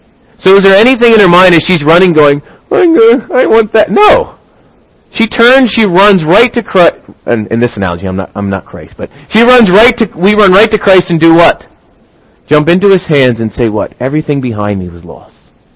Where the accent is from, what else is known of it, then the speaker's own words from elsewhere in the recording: Philadelphia, Pennsylvania, United States; growing up in the Philadelphia area, we didn't have too many winning teams